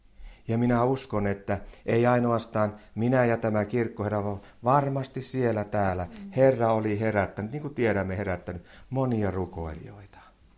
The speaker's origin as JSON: {"language": "Finnish", "town": "Isojoki", "region": "South Ostrobothnia", "country": "Finland", "tie": "born or raised there", "said": "Olin silloin tuolla kotopuolessa Isojoella."}